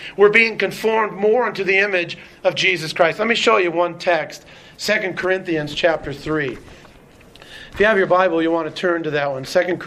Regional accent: Michigan, United States; I'm from Michigan, close, you know, we'd go there on vacation.

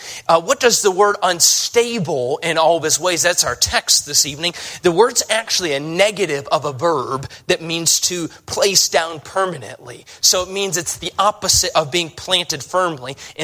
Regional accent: Chicago, Illinois, United States; I'm from Chicago, and so I know Michael Jordan, at least.

